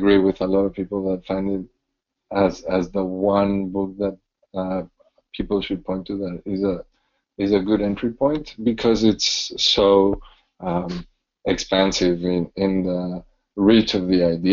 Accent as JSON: {"language": "English", "country": "Ecuador", "said": "there was a very interesting economic debate in my home country of Ecuador"}